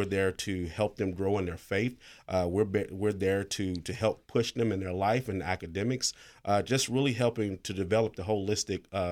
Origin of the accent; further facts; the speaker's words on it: Lockhart, Texas, United States; Well, I'm originally from Lockhart, Texas, the barbecue capital of Texas.